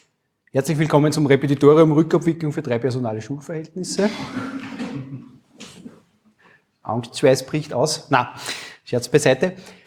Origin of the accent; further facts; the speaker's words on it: Upper Austria, Austria; now in Vienna, Austria; also wir kommen aus der Provinz, wir sind hier in Wien. Wenn es Sprachverständigungsprobleme geben sollte, ganz kurz ein bisschen eine Einführung ins Oberösterreichische.